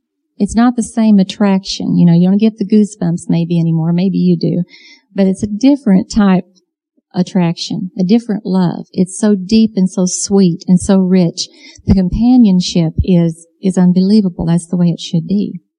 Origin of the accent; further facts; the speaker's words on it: Illinois, United States; moved away as an adult; I'd just come down from Illinois. I was raised up near Chicago.